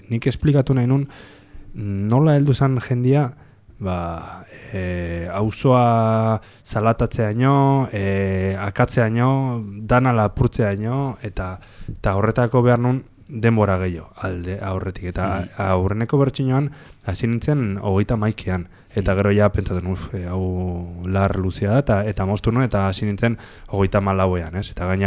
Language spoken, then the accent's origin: Basque; Sodupe, Basque Country, Spain; nire herria dalako eta ondo ezagutzen duterako, ba, Zodupe